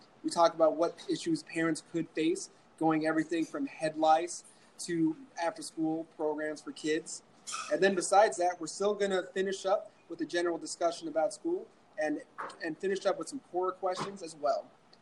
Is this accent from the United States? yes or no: no; Toronto, Ontario, Canada; Okay, that's my home country.